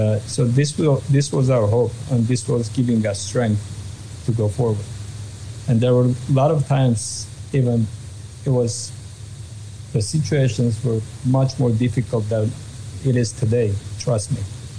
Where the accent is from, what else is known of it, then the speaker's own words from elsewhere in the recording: Armenia; also born or lived in Artsakh; I was born in Artsakh, raised in Armenia. When I was 15 years old, so Artsakh war started back in 1990. So my parents were living in Armenia